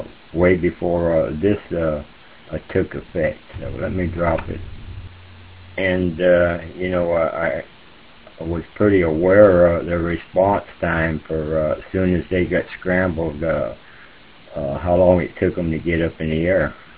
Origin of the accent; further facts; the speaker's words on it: Key West, Florida, United States; Well, Gary, I was, born and raised in Key West, and quite a few family members